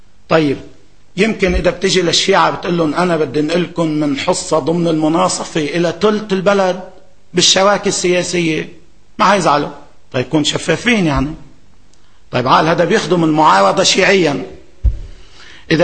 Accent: Lebanon; ولدينا كلبنانيين من الكفاءات العسكرية والأمنية

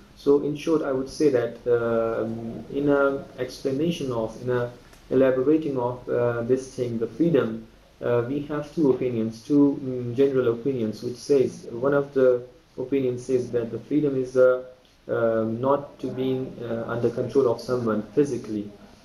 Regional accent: India; I'm from India.

